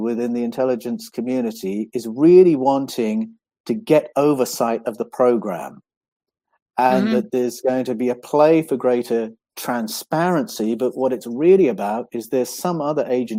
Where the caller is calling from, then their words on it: Australia; I'm speaking from Australia.